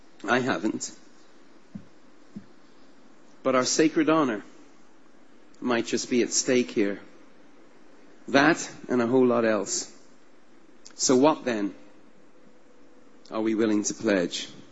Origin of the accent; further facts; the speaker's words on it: Ireland; as an Irishman who has seen some of these things close up